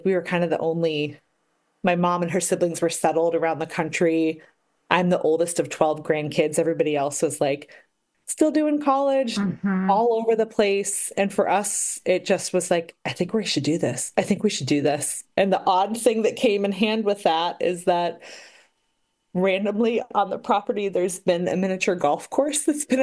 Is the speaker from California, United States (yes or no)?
no; Long Island, New York, United States; also born or lived in Connecticut; I'm in my early 40s and I was born in Connecticut. My dad always taught in like private Christian education. And so I spent most of my childhood, he actually moved to a boarding school on Long Island.